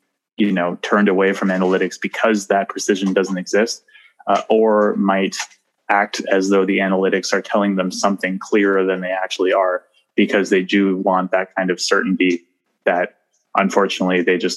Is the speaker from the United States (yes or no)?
no; Nova Scotia, Canada; moved away as an adult; No, I'm from the East Coast of Nova Scotia. So okay. I came here for university 8 years ago, probably within a week of 8 years ago now.